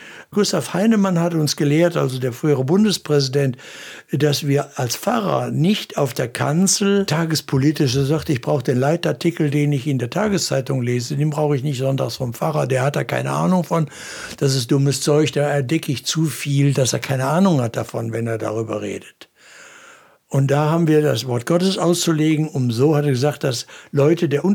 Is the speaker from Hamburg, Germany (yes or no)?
no; North Rhine-Westphalia, Germany; Im Ruhrgebiet, wo ich aufgewachsen bin, da musste man immer die sozialen Fragen ernst nehmen.